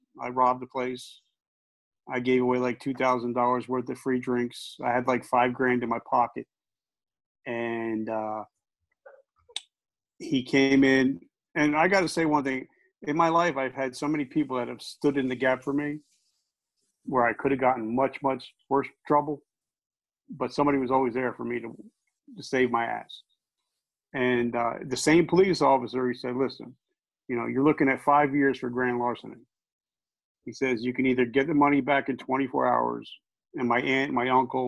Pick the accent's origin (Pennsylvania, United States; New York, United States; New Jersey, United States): New Jersey, United States; And growing up in New Jersey, you know, everybody knew somebody that worked there, had families that worked there.